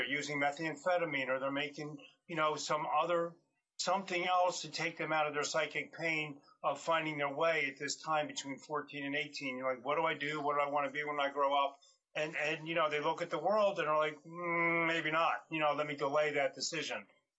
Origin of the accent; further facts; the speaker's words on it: Philadelphia, Pennsylvania, United States; I'm from Philadelphia. I'm familiar with the Northeast Corridor.